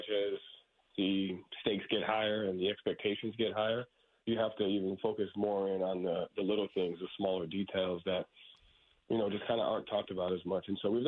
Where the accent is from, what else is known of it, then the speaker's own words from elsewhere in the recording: Boston, Massachusetts, United States; and to coach, you know, the Celtics with the tradition and that they have and, you know, it being my hometown team